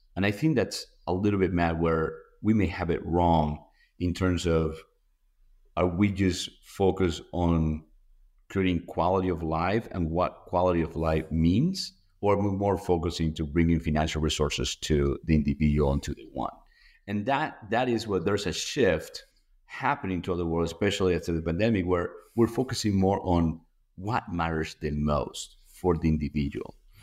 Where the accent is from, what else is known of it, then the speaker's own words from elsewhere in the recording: Venezuela; I'm from Venezuela, so I'll talk about baseball